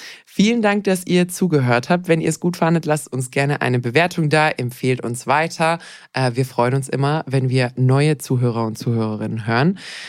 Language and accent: German; Baden-Württemberg, Germany; Also Essen, ich bin ja Schwabe